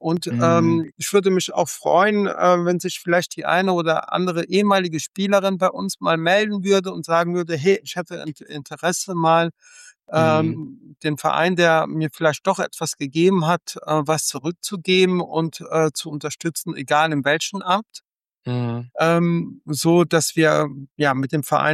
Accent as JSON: {"language": "German", "country": "Italy", "said": "Als Italiener"}